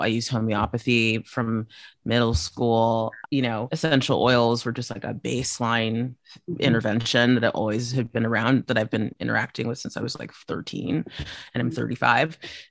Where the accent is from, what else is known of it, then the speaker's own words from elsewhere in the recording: South Africa; I grew up for a good chunk of my life in South Africa